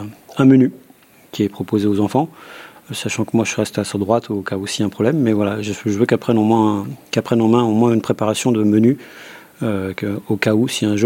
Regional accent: Paris, Île-de-France, France; Alors, je suis parisien, là-bas, je suis venu faire quelques saisons, ici.

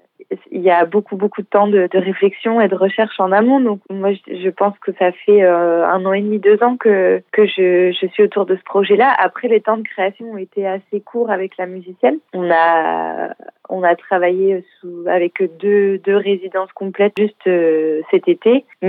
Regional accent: France; chez nous, en France, on a tendance à voir les choses de manière un petit peu divisée.

